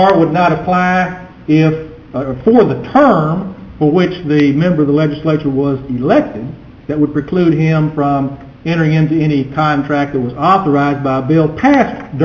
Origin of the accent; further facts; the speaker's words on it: Angleton, Texas, United States; I'm from Angleton, Texas